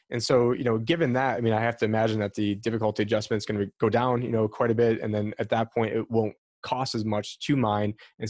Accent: Syracuse, New York, United States; Cause I'm originally from Syracuse, New York

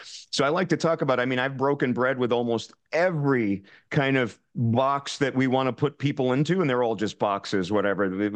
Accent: Bronx, New York, United States; born there; I was born in the Bronx.

